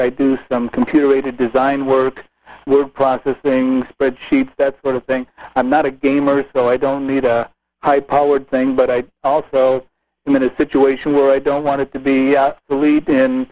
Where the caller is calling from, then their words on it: Greece, New York, United States; I'm calling from Greece.